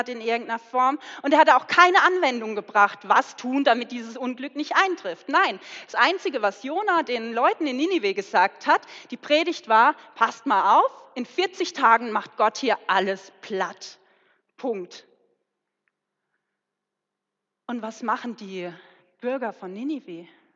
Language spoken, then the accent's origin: German; Neunkirchen, Baden-Württemberg, Germany; Ich bin in Neunkirchen aufgewachsen. Das ist in der Nähe von Mosbach, dort, wo auch die OM-Mühle steht.